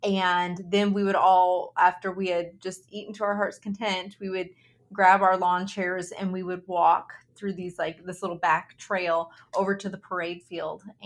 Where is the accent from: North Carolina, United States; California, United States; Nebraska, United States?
North Carolina, United States; Fort Bragg; Well, you know, I grew up in Fort Bragg a lot of my life.